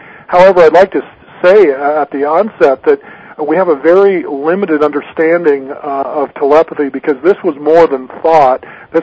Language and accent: English; Seattle, Washington, United States; asked to be transferred actually to my hometown area with the government in the Seattle, Washington area where I had grown up.